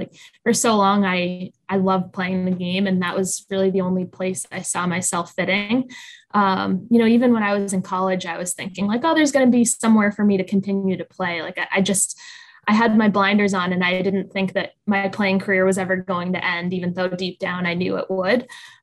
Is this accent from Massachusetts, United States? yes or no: yes; Boston, Massachusetts, United States; I grew up in the Boston area.